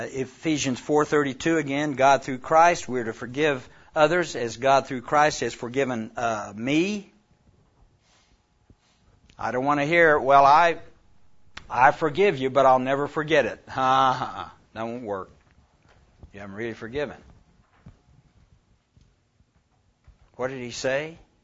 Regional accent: Oklahoma, United States; Now, for an old boy that was born and raised in Oklahoma, you know, and Lake Overhoser is about the biggest body of water I've ever been around.

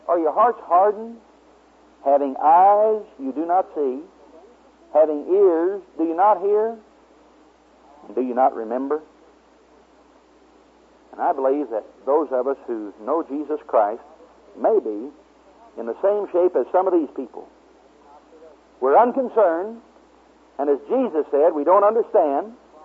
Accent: Oklahoma, United States; So I'm from Oklahoma, you know.

